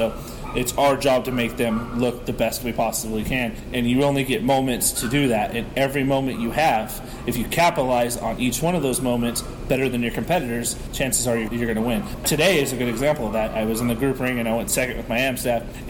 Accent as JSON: {"language": "English", "region": "California", "country": "United States", "tie": "born or raised there", "said": "Growing up in California, always looked up to California dog handlers."}